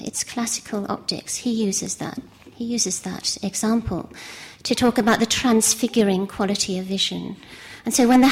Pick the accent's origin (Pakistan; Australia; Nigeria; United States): Australia; since I'm the Australian on the panel